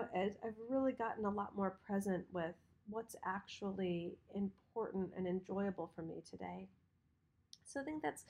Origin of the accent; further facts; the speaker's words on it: Michigan, United States; whether it was like when we grew up in Michigan, whether it was snowing or raining or Christmas, he was out there for his run.